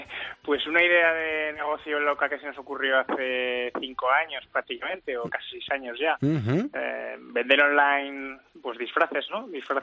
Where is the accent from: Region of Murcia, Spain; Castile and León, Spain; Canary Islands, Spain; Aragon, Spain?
Aragon, Spain; Es un apellido navarro, aunque yo soy aragonés.